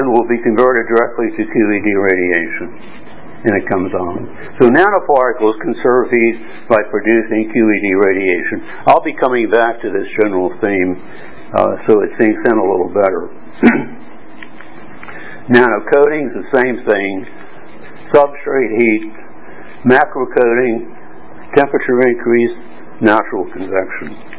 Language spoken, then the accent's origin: English; United States; now in Hong Kong; I'm an American living in Hong Kong.